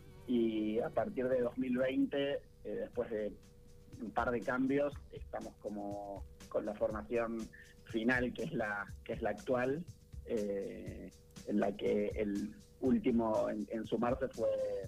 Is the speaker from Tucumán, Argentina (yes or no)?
no; Quilmes, Buenos Aires Province, Argentina; Somos todos de Quilmes, vivimos todos en un radio de unas 15 cuadras, así que estamos bien cerca.